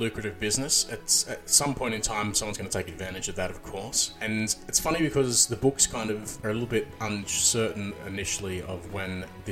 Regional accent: Australia; And I actually think, as an Australian, we might miss out on some

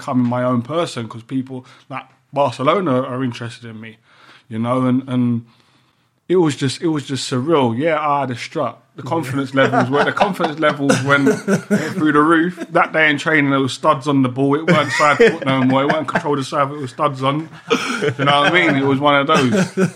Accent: Peckham, London, United Kingdom; I grew up in Peckham where you got told right from wrong.

